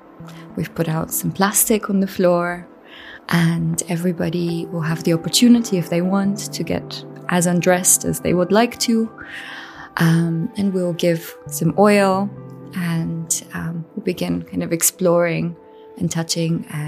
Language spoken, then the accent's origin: English; London, United Kingdom; also born or lived in Bulgaria; I'm originally from Bulgaria and Britain, so I grew up all over the world. Actually, we traveled a lot, but I spent, say, my more formative years in England, and especially in London.